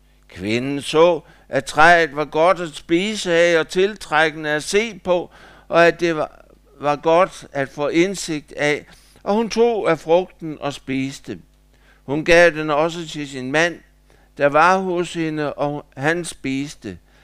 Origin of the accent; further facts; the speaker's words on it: Holstebro, Central Denmark Region, Denmark; For nylig var der en prædikant i Holstebro, hvor jeg kommer fra.